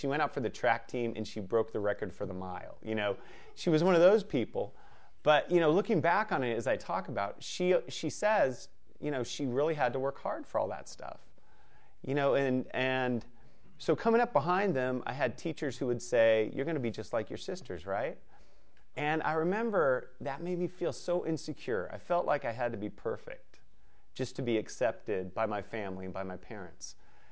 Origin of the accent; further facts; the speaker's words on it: Torrance, California, United States; born there; So I'll start where I was born. I was born in Torrance, California.